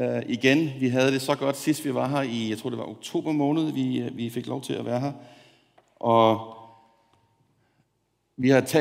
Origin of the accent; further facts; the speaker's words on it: Copenhagen, Capital Region of Denmark, Denmark; Jeg kommer fra København.